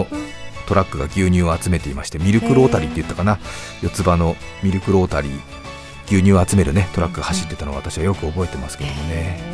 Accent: Hokkaido, Japan; 当時十勝で育ちましたが、

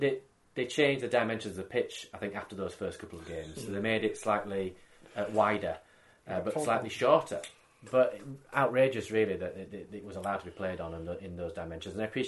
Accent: Dewsbury, Yorkshire and the Humber, United Kingdom; I am originally from Dewsbury. My parents still live there, and my family still live there.

